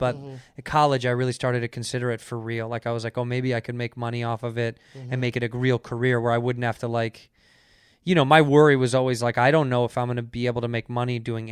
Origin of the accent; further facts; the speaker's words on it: Chicago, Illinois, United States; Because I'm from Chicago.